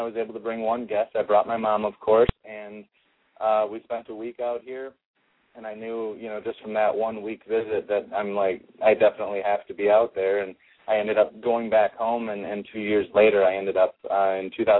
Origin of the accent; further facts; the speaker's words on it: Marshfield, Wisconsin, United States; I'm from Marshfield, Wisconsin, proudly from there, and that's my hometown. And, yeah, it's fun to be from the dairy state here in the United